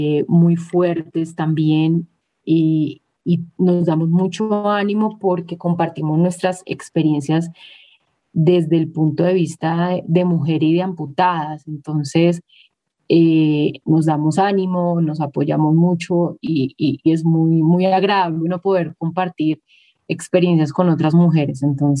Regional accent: Colombia; solo acá localmente o en mi país, en Colombia

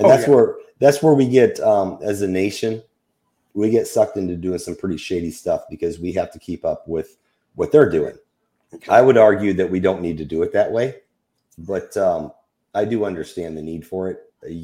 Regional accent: United States; Yes, as an American, I have a First Amendment.

